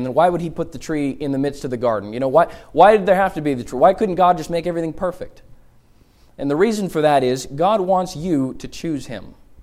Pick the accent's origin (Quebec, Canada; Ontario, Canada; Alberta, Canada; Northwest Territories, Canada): Quebec, Canada; Montreal; I told you I grew up in Montreal, Canada.